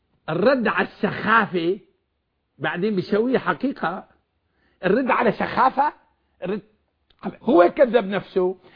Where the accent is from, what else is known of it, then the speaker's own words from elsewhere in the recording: Najd, Saudi Arabia; لو قلت له عندنا في نجد ولا في اي مكان